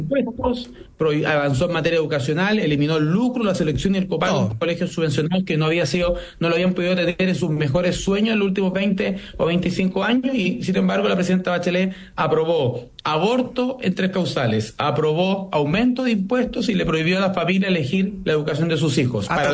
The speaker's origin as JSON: {"language": "Spanish", "country": "Chile", "said": "va a haber cosas que nos hacen sentir orgullosos como chilenos"}